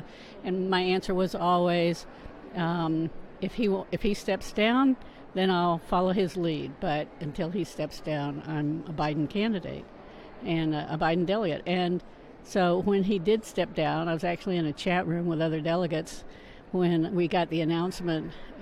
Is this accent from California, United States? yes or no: yes; Silverado, California, United States; I'm from Silverado, California.